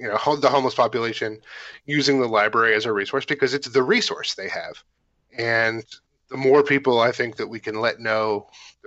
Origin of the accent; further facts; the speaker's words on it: San Francisco, California, United States; I grew up in San Francisco, and my wife and I lived there for a long time.